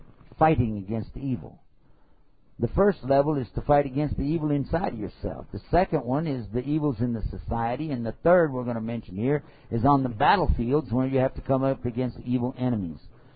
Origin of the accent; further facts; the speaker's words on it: Texas, United States; I should say America, because I'm from Texas. I don't pronounce it.